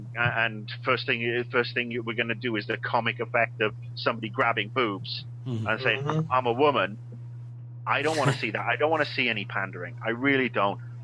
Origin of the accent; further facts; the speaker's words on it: United Kingdom; As a Brit